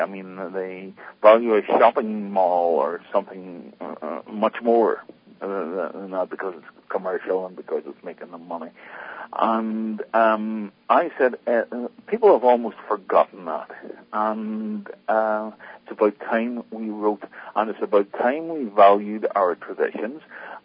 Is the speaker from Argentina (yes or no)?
no; Ireland; Well, I come from Ireland, and as I was saying at the very start, Patricia, I grew up in a very remote area.